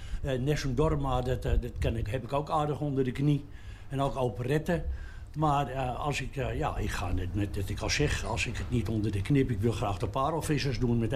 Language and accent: Dutch; Amsterdam, North Holland, Netherlands; dan maak je wel eens een Amsterdams grapje natuurlijk. Dat zit nou eenmaal in me. Ik ben in de Jordaan geboren, hè, en daar word je opgevoed met grapjes en met smartlappen